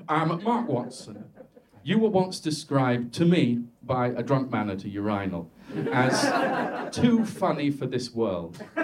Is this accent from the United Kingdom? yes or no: yes; York, Yorkshire and the Humber, United Kingdom; I grew up in York, you see, where the only real pressure was to be better than